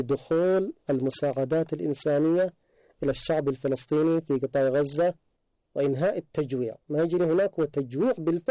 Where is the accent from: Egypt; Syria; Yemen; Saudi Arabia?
Yemen; لذلك كان موقف بلدنا اليمن وقراره في الإسناد